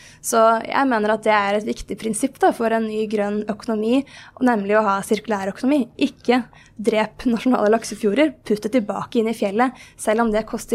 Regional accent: Oppegård, Akershus, Norway; vi er jo begge fra Oppegård da, kommune. Veldig flott sted.

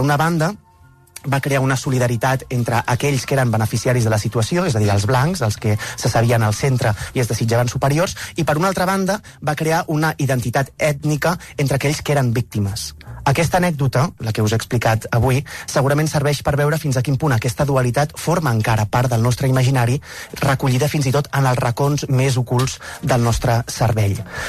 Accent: Tarragona, Catalonia, Spain; si he d'explicar que soc de Tarragona, perquè Tarragona és una ciutat que està a una hora de Barcelona

